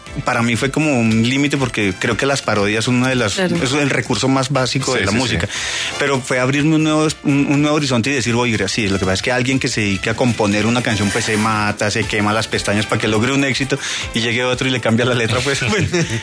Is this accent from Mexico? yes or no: no; Colombia; así somos los colombianos cuando queremos algo, nos medimos a lo que sea